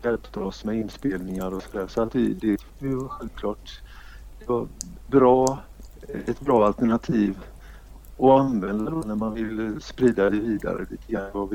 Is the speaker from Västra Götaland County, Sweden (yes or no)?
yes; Gothenburg, Västra Götaland County, Sweden; Jag kommer från Göteborg ursprungligen och sen har jag jobbat som lärare i Alingsås.